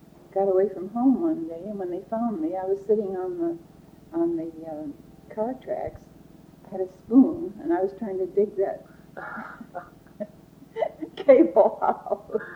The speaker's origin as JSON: {"language": "English", "town": "Seattle", "region": "Washington", "country": "United States", "tie": "born there", "said": "I was born right here in Seattle."}